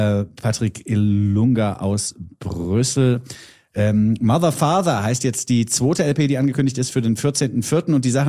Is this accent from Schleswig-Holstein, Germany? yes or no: no; Bavaria, Germany; Für mich als Bayer ist es schwierig.